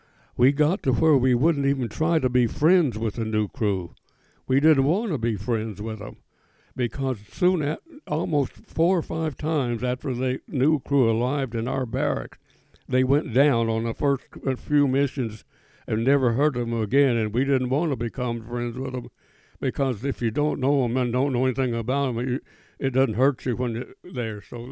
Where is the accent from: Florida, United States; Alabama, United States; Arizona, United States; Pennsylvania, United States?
Arizona, United States; Casa Grande; my hometown in Casa Grande. We grew up in that little 1,100 people in that little cotton town in Arizona.